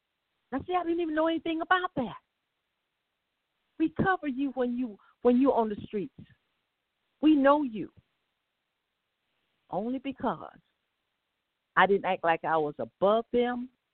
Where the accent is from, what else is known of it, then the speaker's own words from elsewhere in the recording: South Carolina, United States; I tell people I'm from South Carolina, and everybody looks to me like my family member.